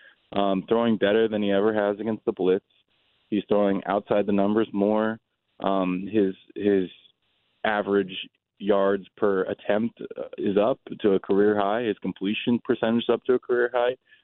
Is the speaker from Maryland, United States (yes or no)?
yes; Baltimore, Maryland, United States; you know, I'm from this area. I'm from the Baltimore area.